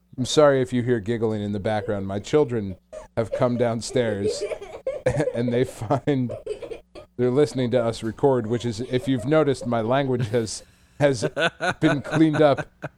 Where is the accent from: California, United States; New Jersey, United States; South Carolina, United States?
New Jersey, United States; We're from Jersey